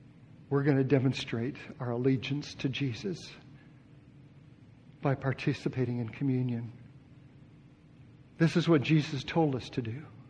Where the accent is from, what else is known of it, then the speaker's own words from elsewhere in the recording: Japan; moved away; But I was raised in Japan, and so I just left my homeland. Japan was my home. And came to this country.